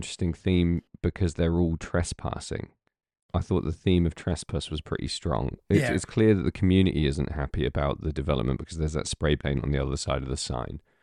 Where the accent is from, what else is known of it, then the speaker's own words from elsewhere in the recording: England, United Kingdom; There's just so many clever little things that work for me as as an English viewer